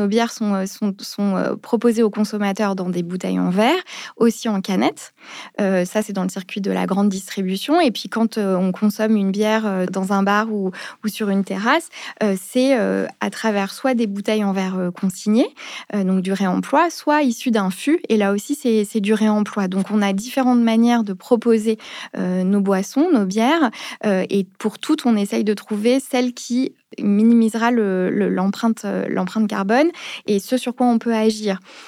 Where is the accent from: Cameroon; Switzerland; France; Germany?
France; Paris, Île-de-France; je suis parisienne et j'ai commencé ma carrière dans l'administration.